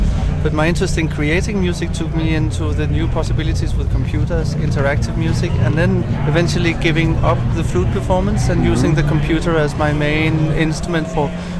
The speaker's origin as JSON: {"language": "English", "country": "Denmark", "tie": "born there", "second_language": "English", "said": "course I'm born in Denmark, so formally I'm Danish. But if you ask me where I'm from, first of all I say I'm from Europe and I have a Danish passport."}